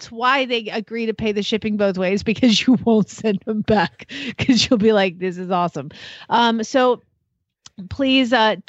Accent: England, United Kingdom; I am all British all the time.

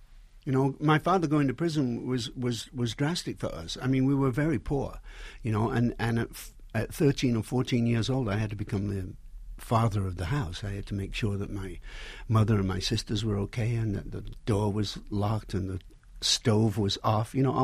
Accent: Salford, North West England, United Kingdom; It's a small suburb of Manchester.

